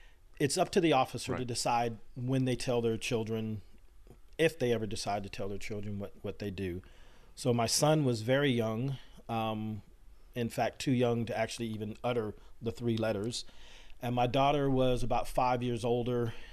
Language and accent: English; Apulia, Italy; also born or lived in Okinawa, Japan; I was a military brat. I grew up in the Heel of the Boot, Italy, Okinawa, Japan, served in Korea myself.